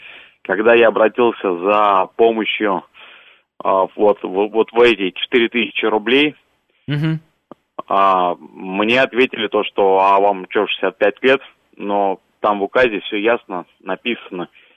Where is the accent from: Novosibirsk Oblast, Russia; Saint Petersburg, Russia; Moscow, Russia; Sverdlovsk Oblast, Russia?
Moscow, Russia; Я из Москвы.